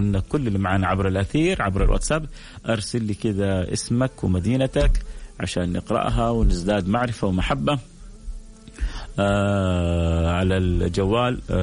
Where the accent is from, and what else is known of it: Abha, Asir, Saudi Arabia